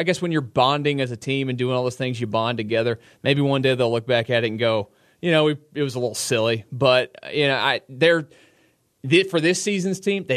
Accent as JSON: {"language": "English", "town": "Houston", "region": "Texas", "country": "United States", "tie": "born or raised there", "said": "I think I go back to me growing up in Houston and being an Astros fan."}